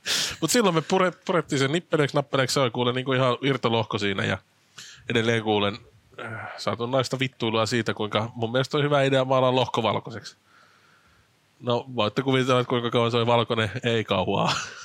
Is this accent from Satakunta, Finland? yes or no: no; Karis, Uusimaa, Finland; kaikkihan me ollaan Karjaalta